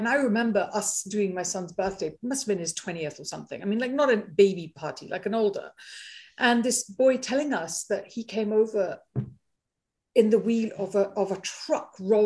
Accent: Malawi; because I grew up in Malawi, so I feel like I've been colonized twice

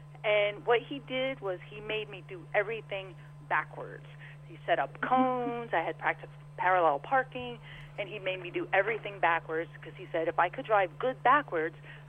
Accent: New Jersey, United States; Hi. I grew up in Sussex County, New Jersey.

